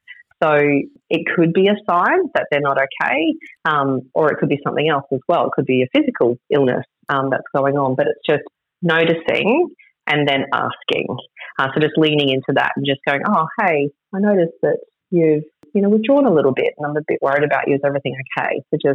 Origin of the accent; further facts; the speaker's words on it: Emerald, Queensland, Australia; So I was born in Emerald to second-generation farmers, and I was raised on a cattle station 60 kilometres northwest of Emerald.